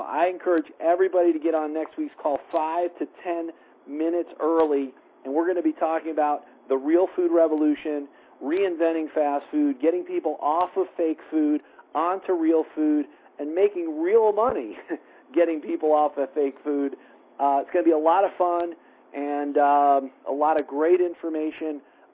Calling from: Colorado, United States; I'm calling in from Colorado tonight.

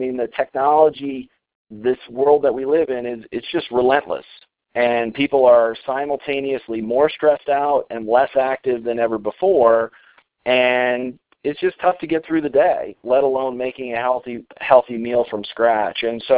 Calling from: Colorado, United States; I'm calling in from Colorado tonight.

